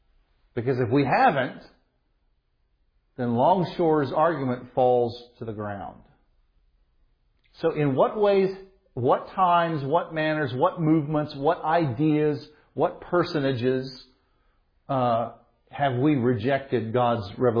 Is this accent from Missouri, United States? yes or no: yes; Missouri, United States; I'm from Missouri, the show me state. Show me. Prove it to me.